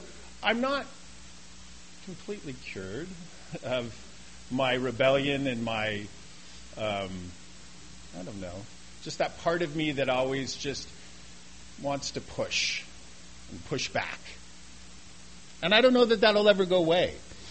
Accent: Los Angeles, California, United States; And I grew up in Los Angeles, and I didn't have alcoholic parents.

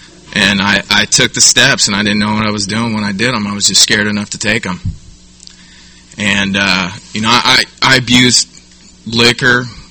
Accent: San Diego, California, United States; I was born and raised here in San Diego by a loving family.

